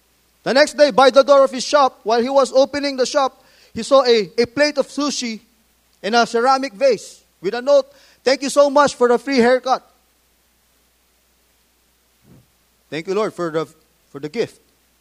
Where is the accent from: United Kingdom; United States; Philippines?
Philippines; But ladies and gentlemen, we are Filipino Christians.